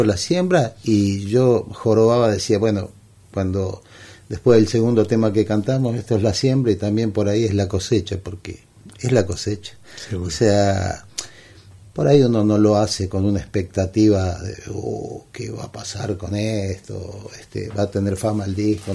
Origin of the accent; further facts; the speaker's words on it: Banfield, Buenos Aires Province, Argentina; now in Córdoba, Argentina; Yo vine de Banfield